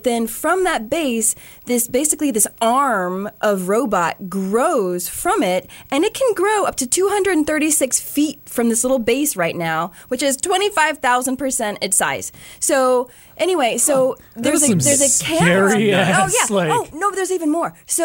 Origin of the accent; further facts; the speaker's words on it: the South, United States; I'm from the South.